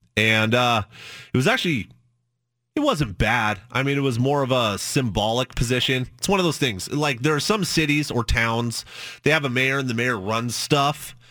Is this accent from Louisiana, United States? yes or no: no; Carlton, Oregon, United States; I'm from the Valley, and some folks on Twitter got at me, where at? And I say, Carlton, Oregon, baby, Pinot Noir country.